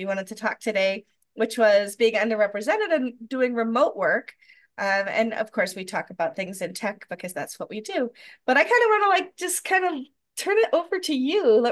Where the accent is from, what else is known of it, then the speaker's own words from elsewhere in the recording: Rochester, New York, United States; But people make fun of Rochesterians for the way we say Rochester, as opposed to however other people say Rochester.